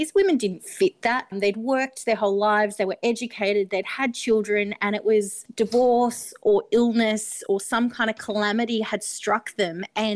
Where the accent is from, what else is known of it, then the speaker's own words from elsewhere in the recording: Newcastle, New South Wales, Australia; I am from Newcastle originally. So a Novocastrian girl.